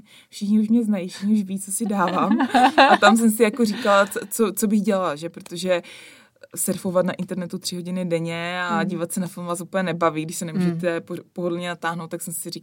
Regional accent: Krnov, Moravian-Silesian Region, Czechia; A my jsme vlastně 3 kamarádky z Krnova, rodačky z Krnova. Teďka každá bydlíme jinde.

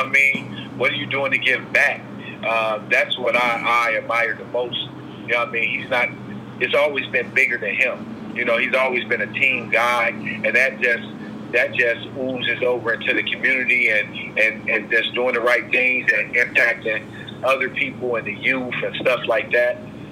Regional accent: Chicago, Illinois, United States; You know, at the young days, growing up in Chicago

